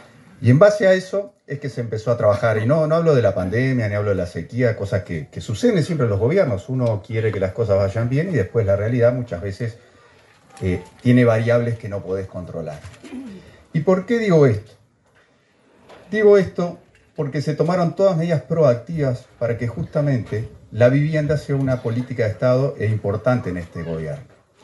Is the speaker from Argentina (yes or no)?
no; Canelones, Uruguay; para los que somos de Canelones como yo